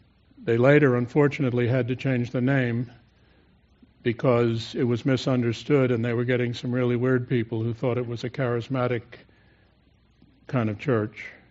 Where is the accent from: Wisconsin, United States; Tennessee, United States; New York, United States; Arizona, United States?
New York, United States; New York City; born there; I was born in New York City. We'll get that out of the way right away.